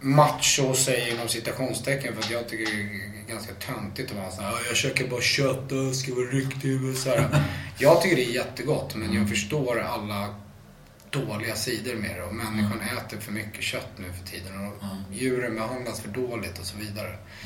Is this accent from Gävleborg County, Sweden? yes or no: no; Stockholm, Stockholm County, Sweden; also born or lived in Malmö; jag är faktiskt född på Malmö lasarett. Även om vi flyttade till Stockholm väldigt tidigt.